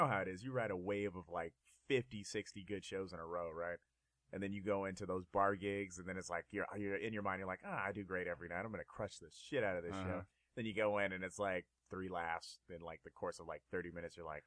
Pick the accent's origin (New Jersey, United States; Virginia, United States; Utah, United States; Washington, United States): Washington, United States; Seattle; also born or lived in California; I'm originally from Seattle, but I lived in California.